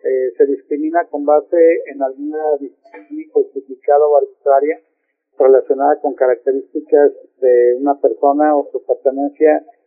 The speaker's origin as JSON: {"language": "Spanish", "country": "Mexico", "said": "todos somos mexicanos"}